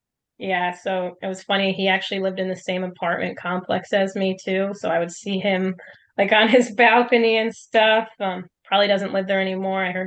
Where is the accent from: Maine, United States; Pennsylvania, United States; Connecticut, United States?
Connecticut, United States; But for the journey, I'm originally from Connecticut, and I decided to go to University of Tampa for school because of the weather.